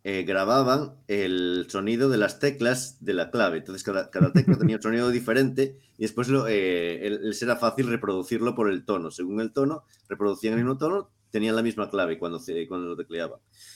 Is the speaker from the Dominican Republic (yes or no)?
no; Cariño, Galicia, Spain; yo tengo una historia de algo que sucedió en mi pueblo, en Cariño